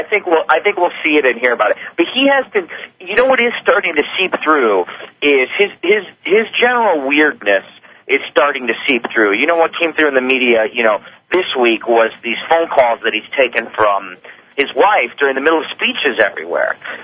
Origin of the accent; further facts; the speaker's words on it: Michigan, United States; Yes, I've been to Mackinac Island. I grew up in Michigan.